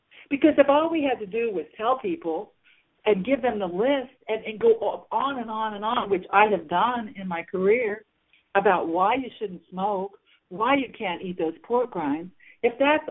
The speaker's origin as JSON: {"language": "English", "town": "Columbus", "region": "Ohio", "country": "United States", "tie": "born or raised there", "also_born_or_lived": "New York State / Scranton / Philadelphia", "said": "We're all Americans. I grew up in Columbus, Ohio. I finished high school and went to college in St. Louis, Missouri."}